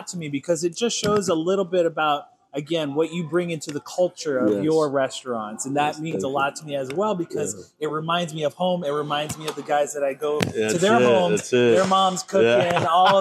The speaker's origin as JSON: {"language": "English", "region": "East Coast", "country": "United States", "tie": "born or raised there", "said": "you remind me of a lot of the guys that I grew up with over on the East Coast."}